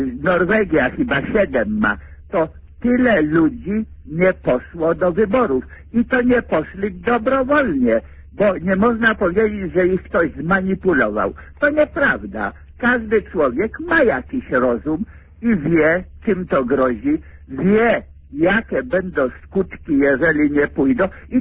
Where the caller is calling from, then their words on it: Warsaw, Masovian Voivodeship, Poland; Jestem z Warszawy.